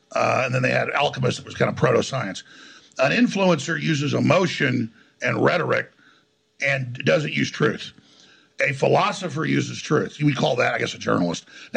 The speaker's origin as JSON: {"language": "English", "country": "United States", "said": "I am a American patriot, a filmmaker, a talk show host, a journalist, an analyst."}